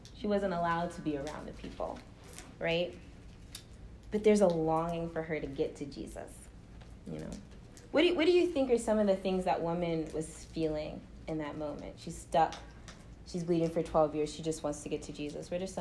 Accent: Baltimore, Maryland, United States; moved away as an adult; I came to New York from Baltimore, Maryland. That's where I was born and raised.

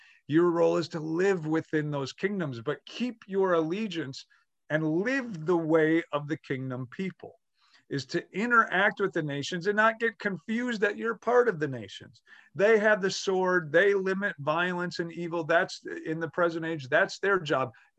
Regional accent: Wisconsin, United States; I grew up in Wisconsin.

